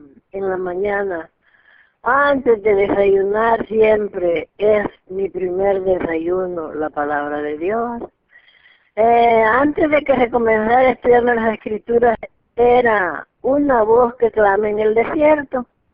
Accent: El Salvador; now in California, United States; yo soy de El Salvador, pero oigo a través de la Biblia Radio Nueva Vida, aquí en California.

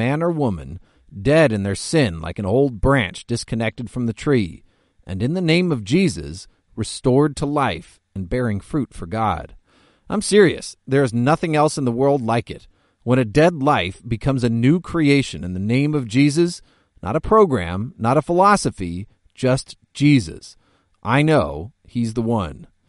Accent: United States; As an American, I grow a little concerned about the unending grumbling about our national leaders.

